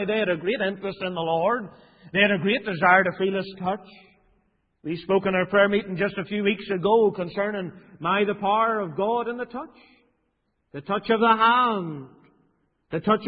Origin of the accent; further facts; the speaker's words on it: Tandragee, Northern Ireland, United Kingdom; You go to Tandragee, I'm from Wayside. The only thing we're famous for there is potato crisps.